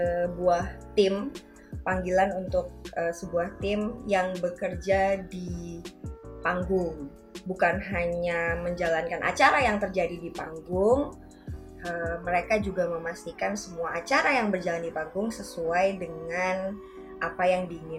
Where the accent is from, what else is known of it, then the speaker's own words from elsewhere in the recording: Jakarta, Indonesia; born there; Perkenalkan … lahir di Jakarta, April 89.